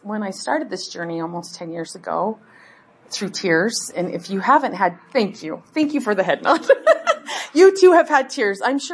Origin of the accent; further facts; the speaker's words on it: Shelley, Idaho, United States; I'm from Shelley, Idaho, and we live on 3 acres out in the country